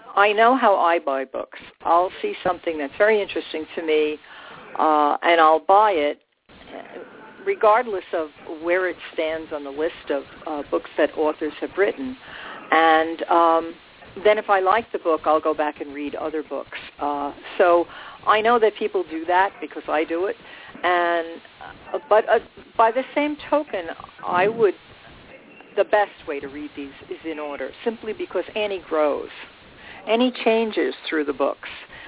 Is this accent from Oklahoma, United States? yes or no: no; New York City, New York, United States; I was born in New York City, in Queens, which is on Long Island. Long Island is that little island that kind of sticks out from New York into the ocean. I've never left Long Island.